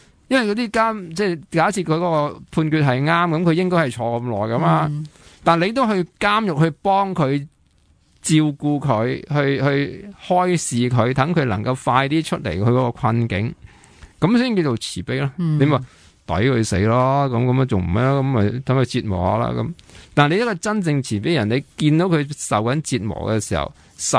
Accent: Hong Kong; 我哋香港人心而家好僵化，即系你死我活咁

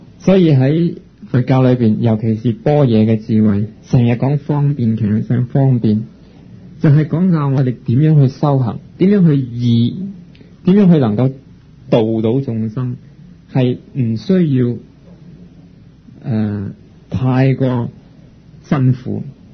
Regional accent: China; 我哋尤其是我哋中國人呢，相信呢佛陀在世嘅時候所有嘅經典已經存在。

